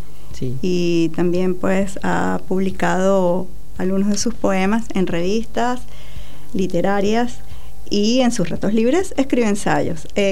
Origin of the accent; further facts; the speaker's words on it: Caracas, Capital District, Venezuela; así como los caraqueños necesitamos ver el Ávila.